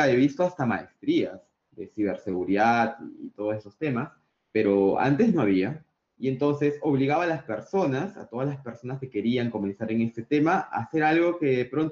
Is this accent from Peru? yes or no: yes; Peru; yo soy peruano, y recuerdo que en el Perú, solo para contar una anécdota, estoy hablando de más o menos de los 90, cuando yo tenía unos 8 años, 9 años, 10 años más o menos